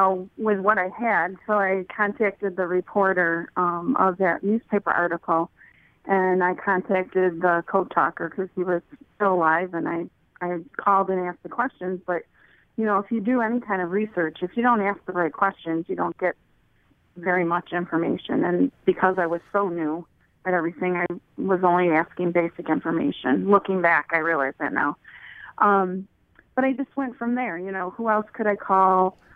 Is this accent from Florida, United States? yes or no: no; Rochester, New York, United States; I didn't personally live on the reservation. I grew up in Rochester, New York.